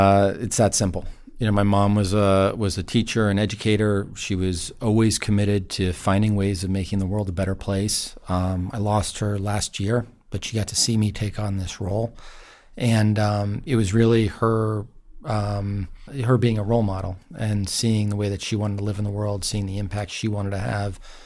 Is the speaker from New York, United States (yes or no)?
yes; Pound Ridge, New York, United States; Yep, I grew up in Pound Ridge, New York. Pretty normal childhood.